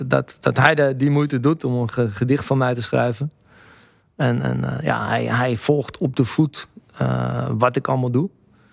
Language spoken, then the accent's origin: Dutch; Amsterdam, North Holland, Netherlands; Ik ben van Blauwe Zand. En dat was bepaald niet de beste buurt van Amsterdam-Noord.